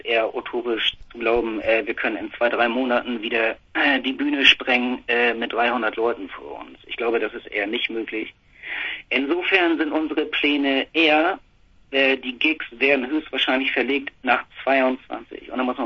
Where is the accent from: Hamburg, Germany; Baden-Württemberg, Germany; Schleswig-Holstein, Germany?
Schleswig-Holstein, Germany; Neumünster; das ist ja meine Heimatstadt, da Nazi-Stadt schlechthin und so